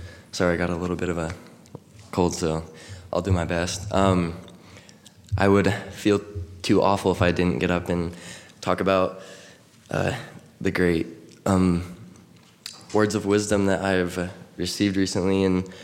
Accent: Washington, United States; now in Utah, United States; but growing up in Washington, I felt like I was kind of taught, if you're going to do anything, you serve a mission.

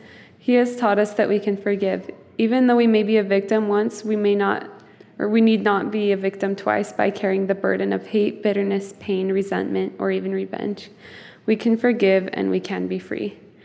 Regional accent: American Fork, Utah, United States; We're both from American Fork, and we just got married 2 months ago, so we're newlyweds

